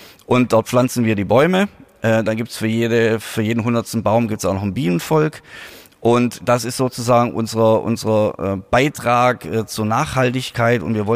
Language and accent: German; Reutlingen, Baden-Württemberg, Germany; oder ich komme eigentlich aus Reutlingen, das ist ungefähr 40, 45 Kilometer südlich.